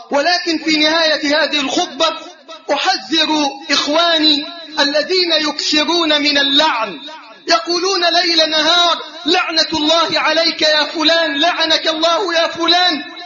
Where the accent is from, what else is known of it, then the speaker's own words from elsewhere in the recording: Egypt; اللهم احفظ بلدنا مصر من كل سوء وسائر